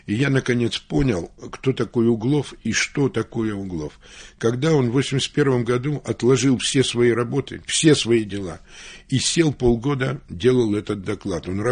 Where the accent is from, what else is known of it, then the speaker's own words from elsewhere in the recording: Novosibirsk, Novosibirsk Oblast, Russia; Я вот из Академгородка, из Новосибирска